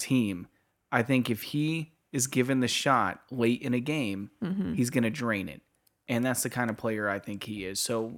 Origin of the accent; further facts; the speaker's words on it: United States; We're American, so we don't know how the rest of the world